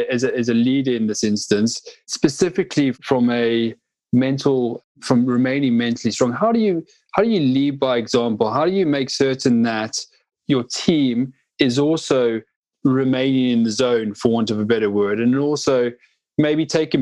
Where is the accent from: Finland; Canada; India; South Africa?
South Africa; I grew up in South Africa, and I grew up at the, you know, at the end of apartheid, right?